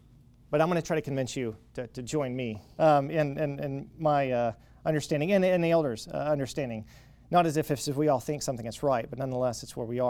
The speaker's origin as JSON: {"language": "English", "region": "Kentucky", "country": "United States", "tie": "born or raised there", "said": "So I grew up in Western Kentucky in a conservative Baptist church where there was a strong Church of Christ presence."}